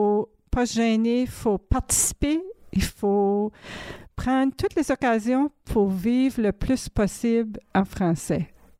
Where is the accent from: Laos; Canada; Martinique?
Canada; Balmoral, New Brunswick; originaire de Balmoral, de mon village natal.